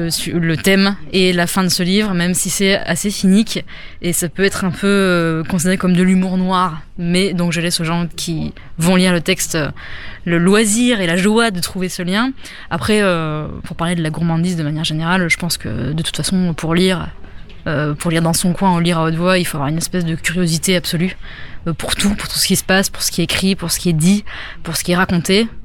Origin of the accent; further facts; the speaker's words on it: Clermont-Ferrand, Auvergne-Rhône-Alpes, France; Je viens de Clermont-Ferrand, ville où je suis née et où j'habite toujours, qui est une ville très très agréable, sauf que nous n'avons pas la mer comme au Havre.